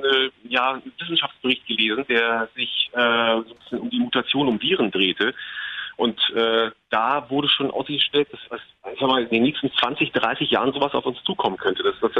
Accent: Northern Germany, Germany; für mich als Norddeutscher

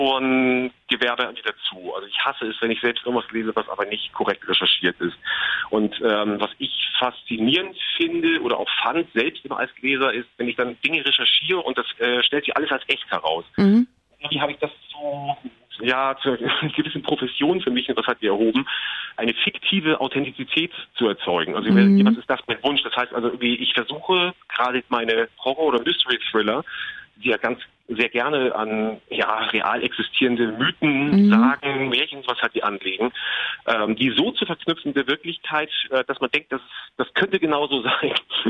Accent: Northern Germany, Germany; für mich als Norddeutscher

